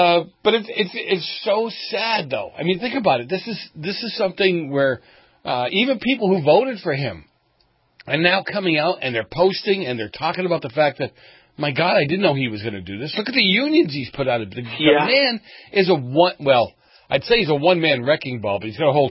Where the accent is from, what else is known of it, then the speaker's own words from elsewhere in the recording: Boston, Massachusetts, United States; I mean, you're from New York. I'm from Boston.